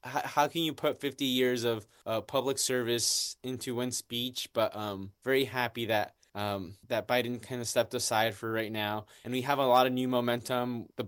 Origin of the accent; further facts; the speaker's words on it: Dallas, Texas, United States; I'm originally from Dallas, so it was a little bit like being back home for a couple of days.